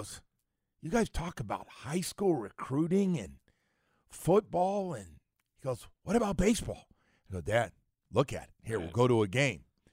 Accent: West Coast, United States; So growing up on the West Coast and being a huge Bay Area fan of everything

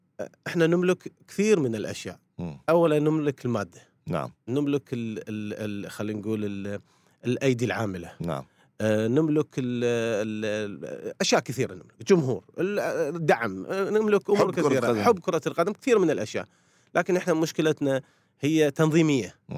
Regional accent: Iraq; الملاعب الان اصبحت مفخره بالنسبه لنا احنا كعراقيين

